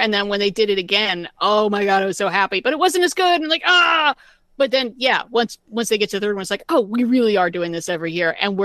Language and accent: English; Philadelphia, Pennsylvania, United States; I will never forget for as long as I live because, I'm from Philly.